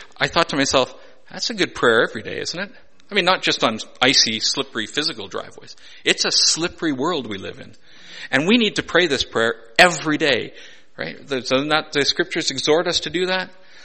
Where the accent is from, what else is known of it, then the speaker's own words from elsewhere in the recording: Canada; I'm a Canadian